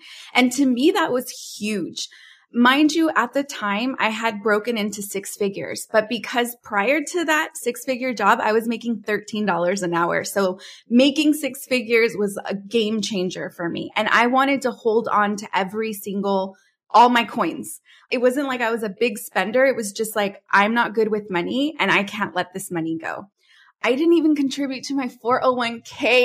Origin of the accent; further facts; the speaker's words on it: California, United States; I'm originally from California, moved back out there to like pursue something bigger than 30 seconds on local TV.